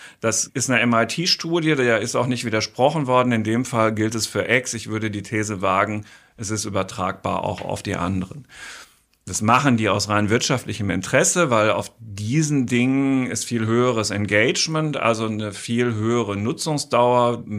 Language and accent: German; Dortmund, North Rhine-Westphalia, Germany; in Dortmund, meiner Heimatstadt, ich bin kein Frankfurter, ich komme, hast du auch gesagt, Ruhrgebiet, Dortmund